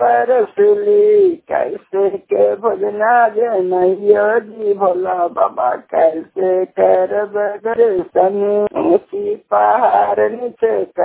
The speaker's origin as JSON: {"language": "Hindi", "town": "Hilsa", "region": "Bihar", "country": "India", "said": "Host के रहने वाले हैं, थाना हिलसा है, जिला नालंदा के निवासी हूँ।"}